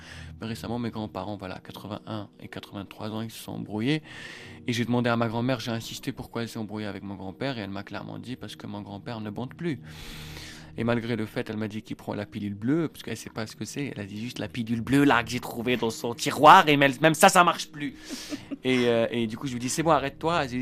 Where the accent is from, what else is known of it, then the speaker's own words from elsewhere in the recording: Algeria; peut-être le fantasme occidental de mon enfance en Algérie. Mais mon enfance en Algérie, c'était pas ça.